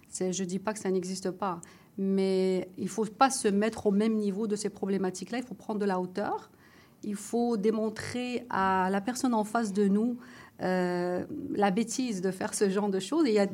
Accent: Morocco; c'est pas parce que je suis marocaine qu'on va aller au Maroc

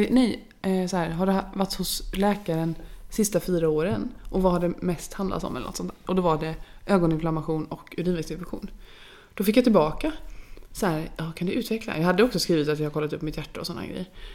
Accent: Värnamo, Jönköping County, Sweden; Då hade jag röntgats hemma i Värnamo där jag alltså är ifrån.

